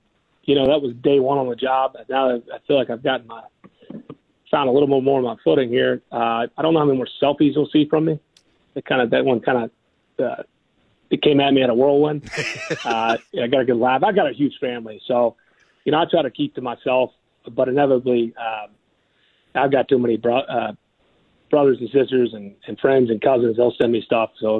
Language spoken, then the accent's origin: English; Tennessee, United States; now in Atlanta, United States; We loved being in Nashville, and I'm from Tennessee.